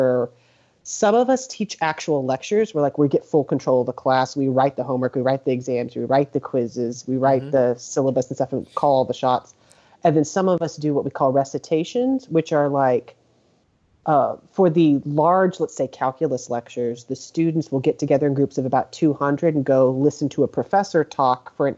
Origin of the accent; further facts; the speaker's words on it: Peru, Indiana, United States; I am originally from Peru, Indiana, which is like north central Indiana. It's an hour and a half north of Indianapolis, like straight north.